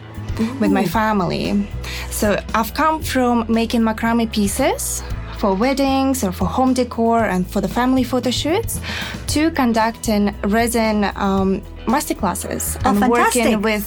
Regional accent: Almaty, Kazakhstan; moved away as an adult; also born or lived in Dubai; So I was born in Almaty, Kazakhstan. And from the age of 7, I was attending a local school of the arts with a prime focus on the fine art. So in 2008, I came to Dubai for the first time

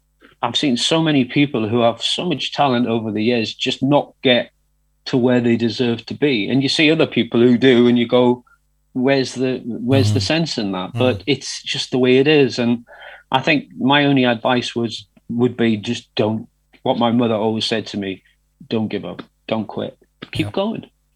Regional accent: North East England, United Kingdom; And I am from the Northeast, and I've got a musical they're trying out up there in Newcastle.

